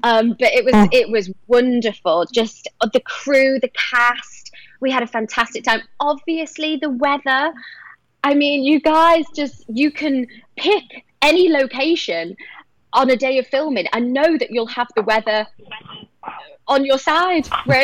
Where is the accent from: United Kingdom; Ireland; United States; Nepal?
United Kingdom; Liverpool, North West England; accent: Scouse; My family, like, this is like my Scouse accent coming out now. I should like talk like this to you, shouldn't I? A red all the way. Like our family are big Liverpool supporters.